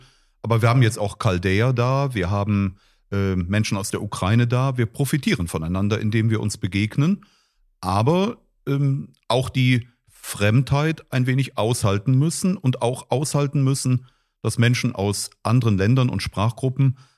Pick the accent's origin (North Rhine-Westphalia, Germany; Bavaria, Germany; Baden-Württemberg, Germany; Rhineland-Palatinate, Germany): North Rhine-Westphalia, Germany; Cologne; In Köln, wo ich groß geworden bin, gab es Stadtviertel, gab es Straßenzüge, die stark geprägt waren, etwa von der türkischen Gemeinschaft.